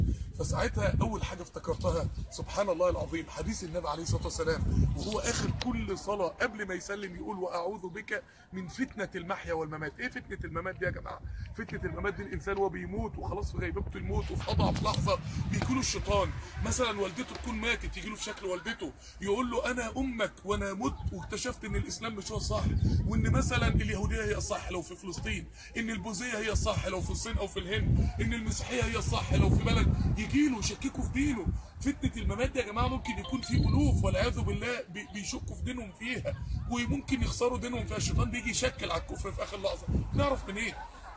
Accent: Mansoura, Dakahlia, Egypt; انا من المنصوره اصلا، يعني انا ربنا جايبني هنا 3 ساعات عشانك،

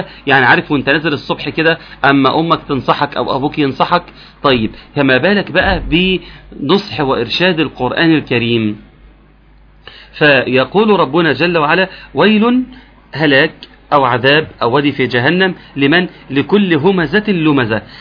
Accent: Egypt

